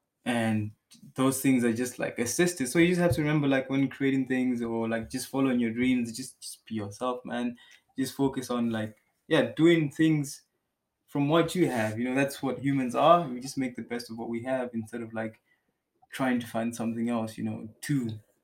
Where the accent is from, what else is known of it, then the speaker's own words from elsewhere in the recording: Malawi; I mean, I come from Malawi where...